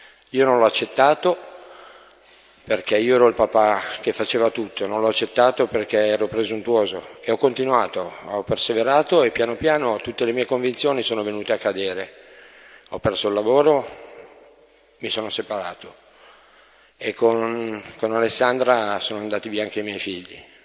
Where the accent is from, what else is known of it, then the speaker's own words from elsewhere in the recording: Lombardy, Italy; Io vengo dalla provincia di Milano, ho 47 anni e da quasi 3 anni vivo in comunità.